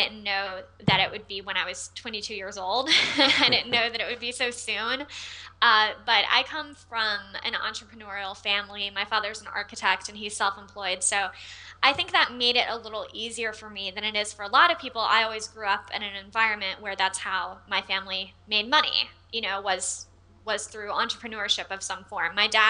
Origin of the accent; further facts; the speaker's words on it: Austin, Texas, United States; accent: Texan; I'm originally from Austin, Texas.